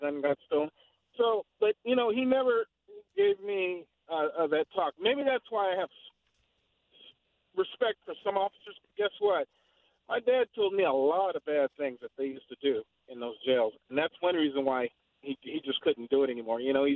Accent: East Palo Alto, California, United States; now in San Jose, United States; as a black American, I grew up in East Palo Alto. I was born at Herrick in Oakland, but grew up until I was 12 before I moved to San Jose in East Palo Alto.

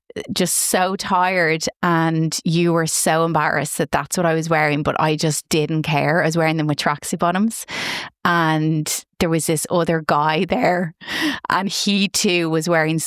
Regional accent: Ireland; as an Irish person, I want to kill you.

